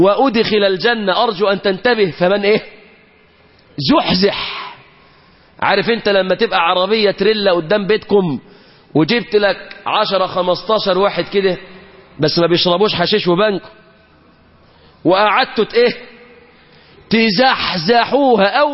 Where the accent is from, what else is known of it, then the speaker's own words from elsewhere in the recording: Egypt; في بلادنا مصر